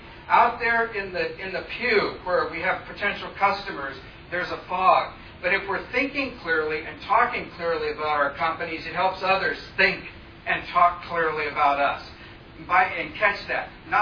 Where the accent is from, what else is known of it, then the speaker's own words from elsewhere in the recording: Seattle, Washington, United States; I come from Seattle, which was the epicenter of dot communism.